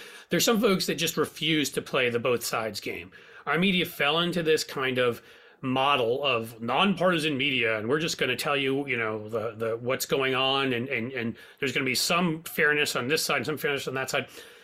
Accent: New York, United States; And hell, you're in New York. I grew up in New York.

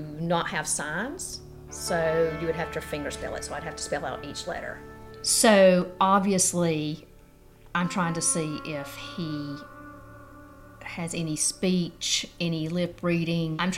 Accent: Cave Spring, Georgia, United States; So I grew up in Cave Spring. Both of my parents worked at the school for the deaf.

